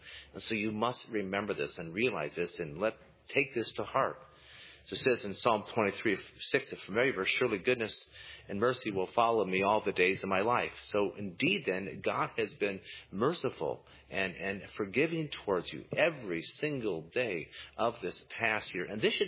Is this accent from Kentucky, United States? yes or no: no; Fonda, Iowa, United States; I was checking my hometown, Fonda, Iowa, this morning, 16 below, about 9:45.